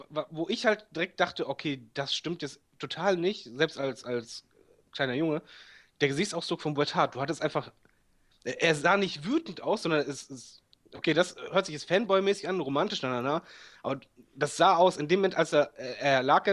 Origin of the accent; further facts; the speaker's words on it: Germany; Ja, als Deutscher hast du halt ganz selten das benutzt.